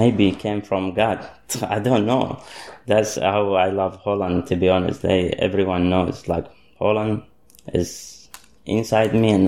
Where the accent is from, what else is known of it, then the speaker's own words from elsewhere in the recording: Iraq; English is a second language; I say, no, I'm actually from Iraq.